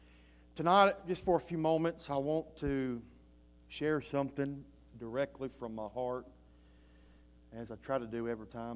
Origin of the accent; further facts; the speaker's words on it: the South, United States; accent: southern; That's probably my southern little accent I have here